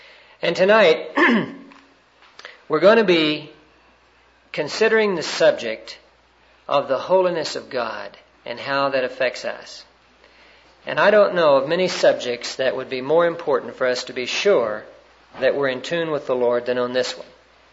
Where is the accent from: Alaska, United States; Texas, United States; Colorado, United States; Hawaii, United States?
Texas, United States; Well, I am a Texan, but I'm a deflated Texan.